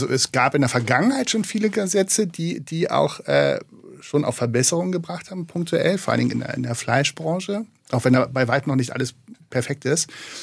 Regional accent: Berlin, Germany; Ich komme aus Berlin

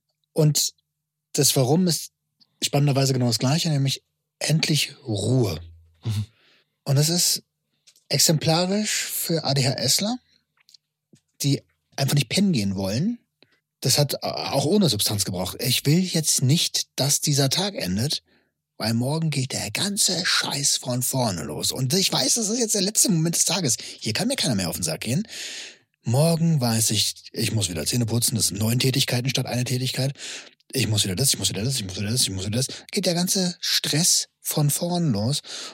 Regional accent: Bavaria, Germany; weil ich komme aus Bayern, hätte eigentlich auch schon gereicht.

